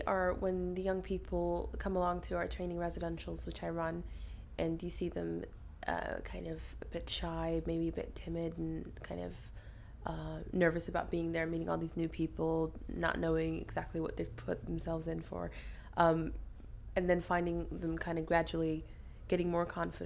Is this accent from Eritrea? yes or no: yes; Eritrea; now in Liverpool, United Kingdom; I'm originally from Eritrea, but actually 9 years ago, my parents moved us to Liverpool, and that was quite different for me.